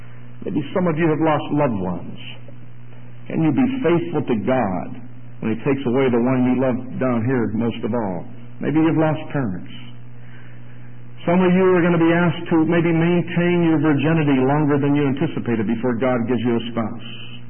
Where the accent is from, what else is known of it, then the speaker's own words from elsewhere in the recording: Rochester, New York, United States; You know, as you know, I'm from Rochester. We get a lot of snow in the winter.